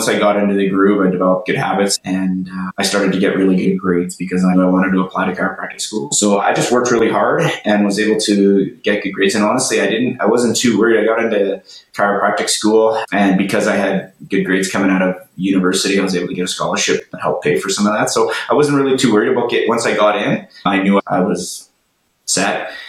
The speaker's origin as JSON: {"language": "English", "country": "Canada", "said": "And I'm a Canadian kid. I played hockey."}